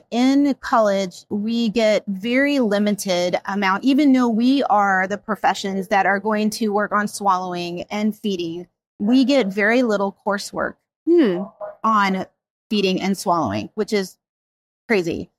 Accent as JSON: {"language": "English", "country": "Japan", "tie": "born or raised there", "said": "I grew up in Japan."}